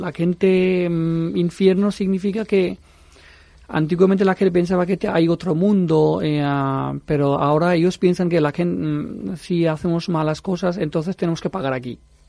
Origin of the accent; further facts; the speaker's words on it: Kolkata, West Bengal, India; Spanish is a second language; Soy de India, de Calcuta.